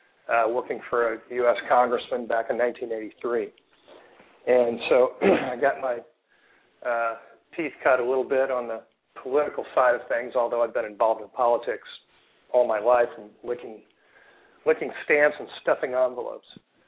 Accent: Cape Girardeau, Missouri, United States; Sure. I live in St. Louis. I've been here almost 27 years now. I grew up in Cape Girardeau, Missouri, as did Rush

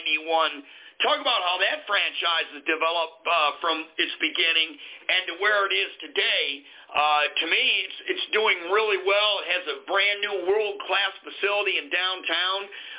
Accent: Michigan, United States; I'm from Michigan. Naturally, I rooted for Detroit.

